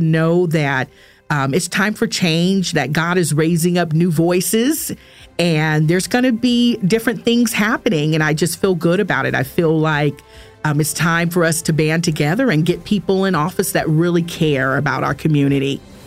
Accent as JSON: {"language": "English", "town": "Los Angeles", "region": "California", "country": "United States", "tie": "born or raised there", "said": "I love my community. I grew up in South Central."}